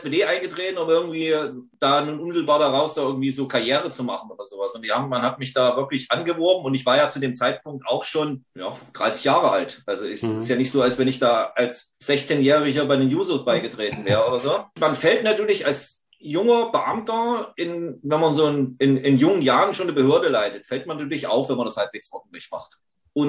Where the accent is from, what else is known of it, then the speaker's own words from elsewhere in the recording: Thuringia, Germany; ich bin 1987 nach Weißenfels zur NVA eingezogen worden. Also ich stamme ja ursprünglich aus Thüringen.